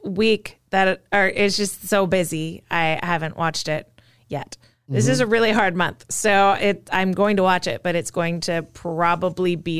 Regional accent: Florida, United States; I grew up in Florida, in the Panhandle, which has more Southern accents.

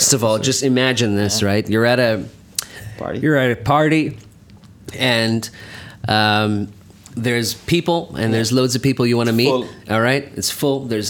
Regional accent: Pakistan; We're Pakistani. We always have somebody that sings

